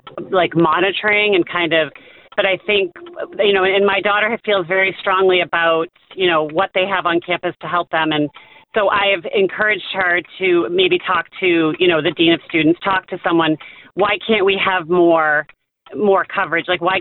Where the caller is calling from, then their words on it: Nashville, Tennessee, United States; Okay, I'm calling from Nashville.